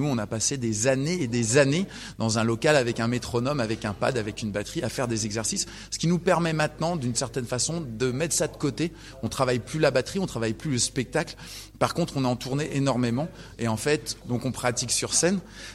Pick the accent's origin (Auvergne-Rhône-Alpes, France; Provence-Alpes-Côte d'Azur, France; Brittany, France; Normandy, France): Auvergne-Rhône-Alpes, France; Lyon; born there; c'est aussi un peu nos origines. On est nés à Lyon tous les deux.